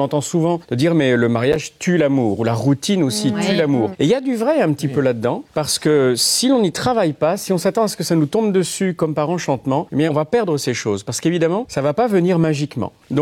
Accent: France; C'est pas juste parce qu'on est français, vous savez, avec cette image de romantisme.

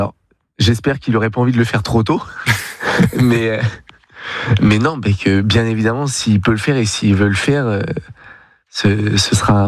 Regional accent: Brittany, France; je suis natif de Bretagne.

